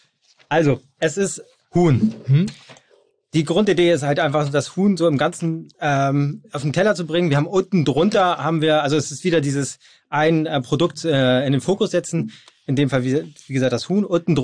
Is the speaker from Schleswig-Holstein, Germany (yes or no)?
no; Hamburg, Germany; ich bin aus Hamburg